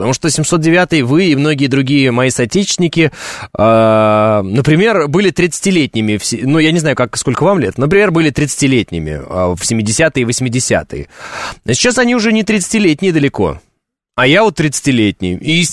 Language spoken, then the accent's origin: Russian; Orenburg Oblast, Russia; also born or lived in Uralsk, Kazakhstan; Я сам из региона. Я из Оренбургской области. Причем из, не из Оренбурга самого. Изначально из Уральска, это Западный Казахстан, потом из одного из районов Оренбургской области на границе с Казахстаном, где живут мои родители.